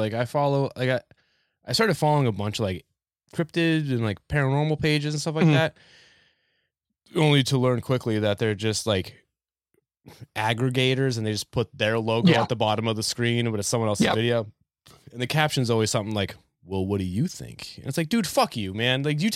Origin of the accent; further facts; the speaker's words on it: New Hampshire, United States; now in Philadelphia, United States; So I'm from New Hampshire. So they're all around. You know what I mean? I mean, I live in Philly now